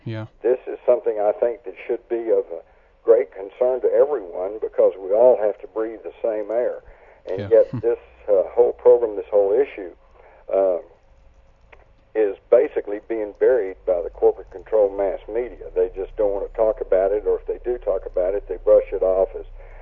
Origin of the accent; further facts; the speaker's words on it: Fort Worth, Texas, United States; I grew up in Fort Worth, Texas, which was the home not only of the what we used to call the bomber plant, had produced bombers going back to World War II